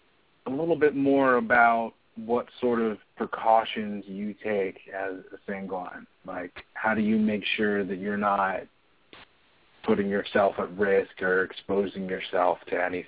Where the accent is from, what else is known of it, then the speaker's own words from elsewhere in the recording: Indiana, United States; I'm from Indiana.